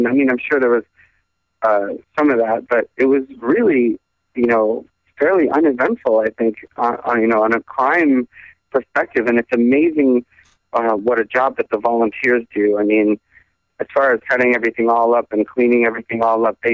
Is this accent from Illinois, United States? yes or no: no; Boston, Massachusetts, United States; And we're excited about being a part of Boston Freedom Rally. That's my hometown, so I love it there, and it's a great event, and I'm excited for the first 2-day Boston Freedom Rally.